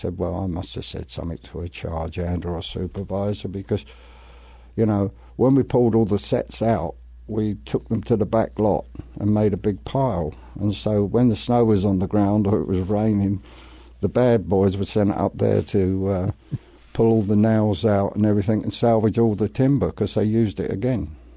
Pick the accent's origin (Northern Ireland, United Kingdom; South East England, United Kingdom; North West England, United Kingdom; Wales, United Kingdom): South East England, United Kingdom; Shepperton; born there; I was born in Shepperton, which is in South London. And the one thing we had there was a big film studios, which was actually the only place of work in our village.